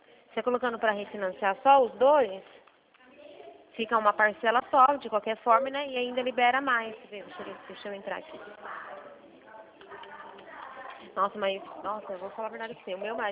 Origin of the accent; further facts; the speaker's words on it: Limeira, São Paulo, Brazil; e outra também sou de Limeira, né, amiga?